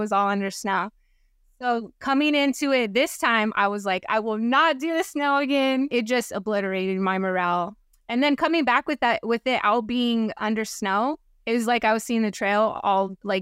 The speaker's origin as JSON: {"language": "English", "region": "Washington", "country": "United States", "said": "originally, I chose to go southbound because I like to kind of go against the grain. But then also, I'm from Washington, and my family lives in Washington."}